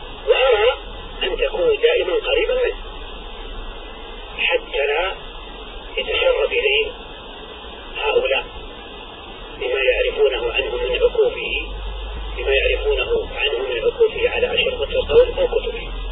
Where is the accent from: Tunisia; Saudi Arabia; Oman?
Saudi Arabia; بل نحن الآن عندنا في السعودية